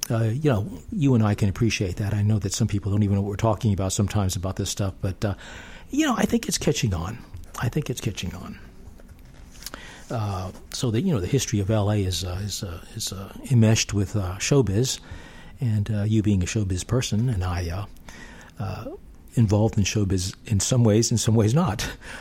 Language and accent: English; Houston, Texas, United States; also born or lived in New York City; Oh, I'm from Houston, Texas. I was born in New York City. I graduated University of Houston with a history English degree.